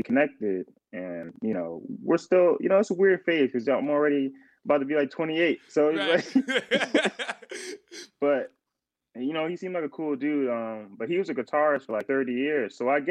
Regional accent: Laval, Quebec, Canada; Yeah, I was born in Quebec City. I was born in Quebec City. And then I think about a year in or so, maybe a year and a half in or so, my mom moved us to Laval.

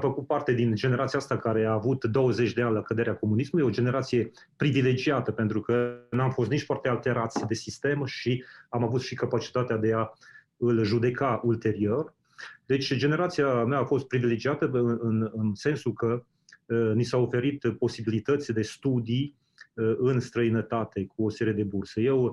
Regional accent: Bistrița, Bistrița-Năsăud, Romania; accent: Transylvanian; Deci eu sunt originar din Transilvania, din Bistrița, okay. Și cred că accentul meu e mai mult ardelenesc decât...

